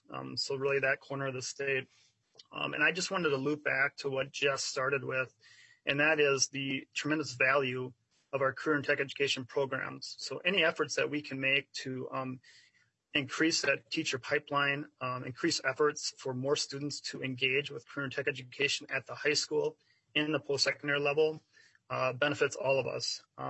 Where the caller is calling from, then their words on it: Red Wing, Minnesota, United States; I'm dialing in from Red Wing, Minnesota this morning.